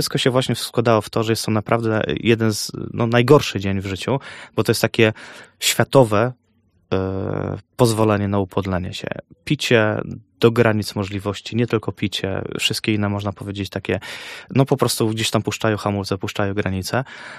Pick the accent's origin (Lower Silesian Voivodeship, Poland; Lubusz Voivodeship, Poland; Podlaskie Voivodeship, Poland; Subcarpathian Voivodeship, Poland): Podlaskie Voivodeship, Poland; Jestem z Zagłębia Disco Polo